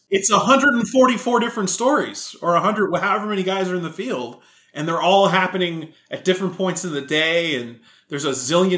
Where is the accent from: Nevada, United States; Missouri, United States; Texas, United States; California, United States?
Texas, United States; Houston; Now, this appealed to me because I'm from Texas. I'm from a group in Houston.